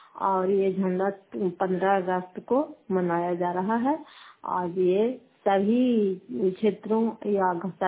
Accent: Fatehpur, Bihar, India; घर फतेहपुर पंचायत मकरौता, जीवन नालंदा, खरापसवार ब्लॉक की निवासी हूँ।

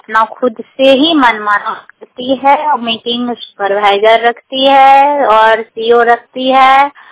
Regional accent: Munger, Bihar, India; मैं मुंगेर जिला से हूँ, मुढ़ेरी पंचायत से।

